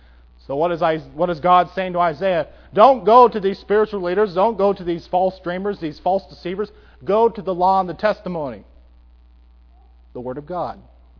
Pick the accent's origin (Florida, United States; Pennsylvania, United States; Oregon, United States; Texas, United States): Oregon, United States; Now, growing up in Oregon, where water is plenty, my fishing pole down here has been sorely underused.